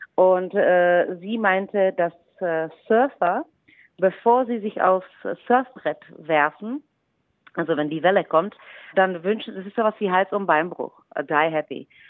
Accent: Czechia; German is a second language; weil ich bin eine Tschechin, also eine Ausländerin.

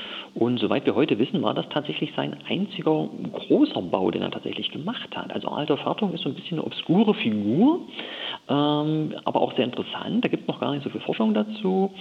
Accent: Jena, Thuringia, Germany; now in Rudolstadt, Germany; Ich bin ursprünglich aus Jena stammend, aber das ist ja nicht ganz so weit und fühle mich in Rudolstädter schon ganz wohl.

